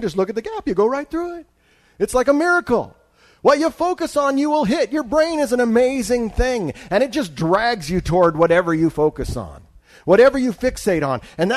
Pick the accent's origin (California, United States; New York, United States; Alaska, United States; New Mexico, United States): Alaska, United States; Juneau; And I was from Juneau.